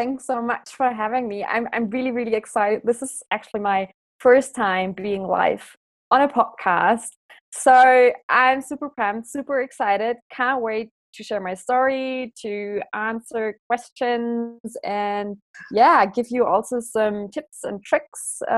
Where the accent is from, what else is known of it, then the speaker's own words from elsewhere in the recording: Baden-Württemberg, Germany; English is a second language; Okay, so yeah, I'm originally from Germany, so I'm German. I'm 28 years old, and I pretty much grew up as a country girl. I'm from the Black Forest Highlands, that's in the very south of Germany, near the border to Switzerland and France.